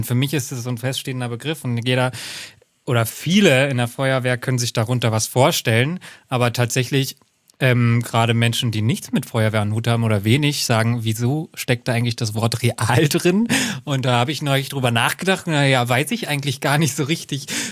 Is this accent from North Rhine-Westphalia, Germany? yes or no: no; Hesse, Germany; ich komme aus Hessen